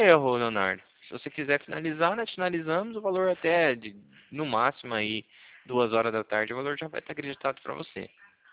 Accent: Paraná, Brazil; eu sou do Paraná, tá bom? Sou do Paraná

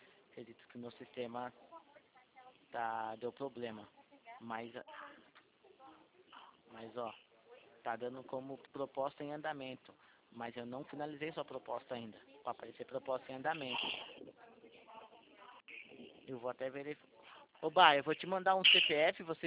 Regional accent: Itatiba, São Paulo, Brazil; sou da cidade de Itatiba. Sou de Itatiba, cidade de Itatiba.

